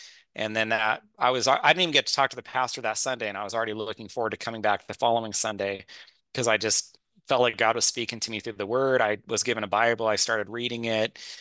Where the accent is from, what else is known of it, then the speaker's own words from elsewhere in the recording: California, United States; now in Washington, United States; So my wife, Kate, and I, we grew up together in Northern California, real in the mountains, real small town, small school.